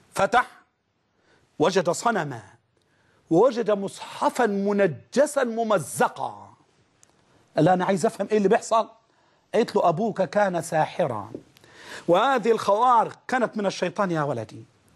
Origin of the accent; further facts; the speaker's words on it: Egypt; تعرفين الناس كانوا عندنا في مصر من بس من 20 سنة فات 30 سنة